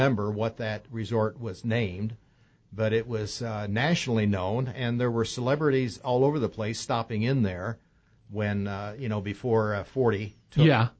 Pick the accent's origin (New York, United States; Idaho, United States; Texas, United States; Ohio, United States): Ohio, United States; I come from meat and potatoes country, Ohio.